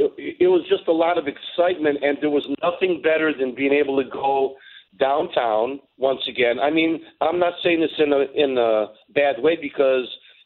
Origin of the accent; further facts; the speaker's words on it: Detroit, Michigan, United States; they ask, well, where are you from and blah, blah, blah, this and that. And I'll say Detroit, you know, very proudly, I'll have you know.